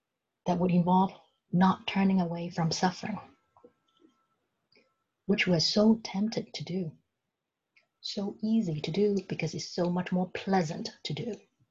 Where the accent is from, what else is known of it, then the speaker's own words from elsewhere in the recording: Hong Kong; What's going to happen to the people of my hometown in Hong Kong?